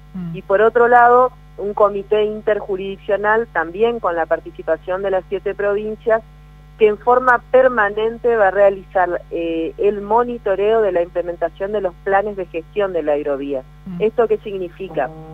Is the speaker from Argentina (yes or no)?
yes; Chaco, Argentina; a uno como buen chaqueño y buen norteño le gusta un poquito más de calor